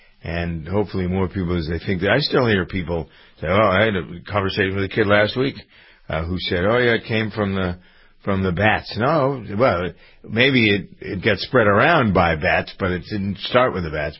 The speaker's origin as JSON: {"language": "English", "town": "Framingham", "region": "Massachusetts", "country": "United States", "tie": "born or raised there", "said": "my hometown of Framingham has been the, as it is with other things, it's strange how this town, it is so diverse."}